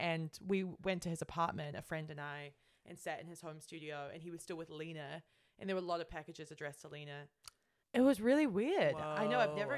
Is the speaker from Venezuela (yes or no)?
no; New Zealand; And he kept saying, because I'm from New Zealand, my friend